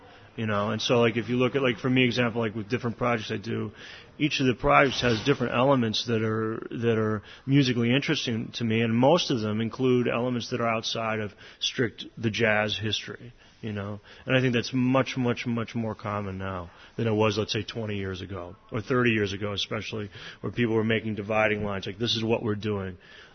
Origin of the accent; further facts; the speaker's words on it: United States; it's probably in despite of the fact that I'm American.